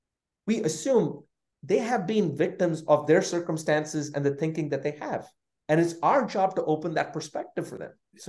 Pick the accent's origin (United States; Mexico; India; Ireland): India; I think I grew up in India.